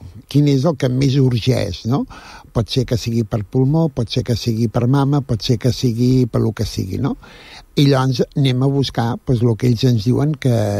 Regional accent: Badalona, Catalonia, Spain; que som de Badalona

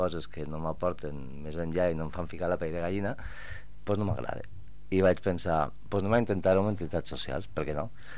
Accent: Lleida, Catalonia, Spain; now in El Prat de Llobregat, Spain; jo que soc forani, entre cometes, ara ja diem que soc lleidatà de Potablava, no?

